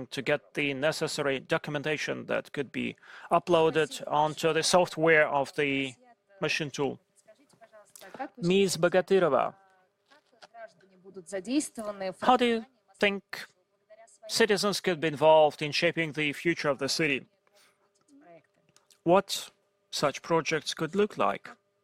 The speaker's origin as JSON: {"language": "English", "region": "Moscow", "country": "Russia", "tie": "born or raised there", "said": "I was born in Moscow. I was born in the city of Arbat, where Patriarchy Ponds, and I lived all my life here next to university"}